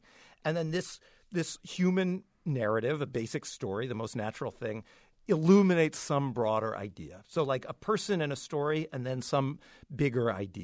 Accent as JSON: {"language": "English", "region": "California", "country": "United States", "said": "I don't know if that happened to anyone else or just because I'm from California."}